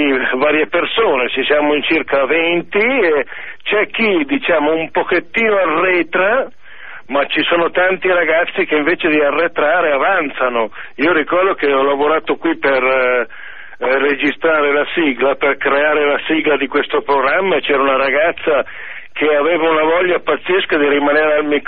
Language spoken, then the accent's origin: Italian; Suzzara, Lombardy, Italy; al mio paese, che è Suzzara, appunto, in provincia di Mantova